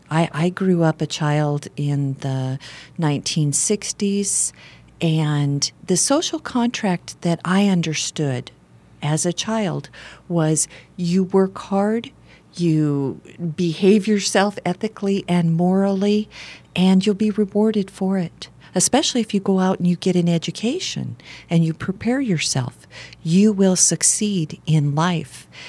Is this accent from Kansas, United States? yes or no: no; Nebraska, United States; Basically, I come from very humble roots. I grew up in Nebraska.